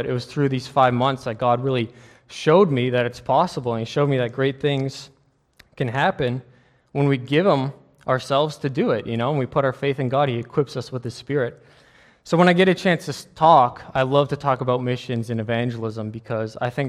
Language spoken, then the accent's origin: English; Calgary, Alberta, Canada; now in Pittsburgh, United States; I'm not originally from Pittsburgh. I grew up in Calgary, Alberta